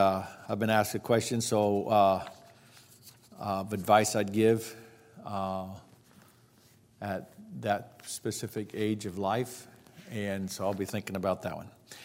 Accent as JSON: {"language": "English", "country": "Central African Republic", "first_language": "Sango", "second_language": "English", "said": "But I speak Sango. Sango is my national language, my first language, along with English."}